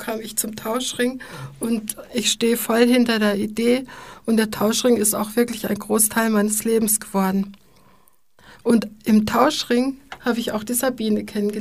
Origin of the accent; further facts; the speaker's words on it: Freiburg, Baden-Württemberg, Germany; ich bin ursprünglich aus Freiburg